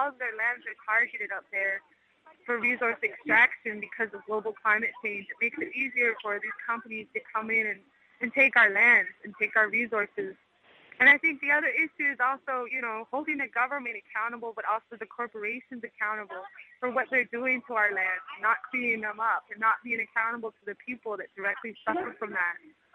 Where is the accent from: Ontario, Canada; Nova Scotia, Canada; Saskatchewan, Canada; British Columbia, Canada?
Saskatchewan, Canada; and I'm from Canada, from Saskatchewan.